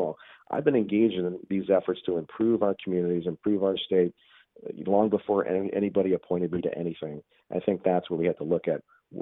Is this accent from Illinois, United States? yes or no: yes; Chicago, Illinois, United States; I understand the struggles of working families in Illinois coming from my background and growing up in the Roseland community of Chicago.